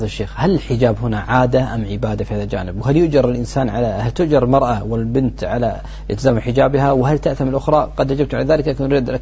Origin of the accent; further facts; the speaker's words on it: Qatar; في الصيدلة في الطب عندنا في قطر وفي الخليج وفي الوطن العربي